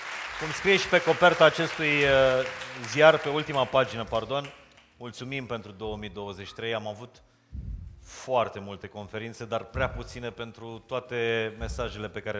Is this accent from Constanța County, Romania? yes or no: no; Maramureș County, Romania; deși sunt din Maramureș, simt că Banatul e în sufletul nostru.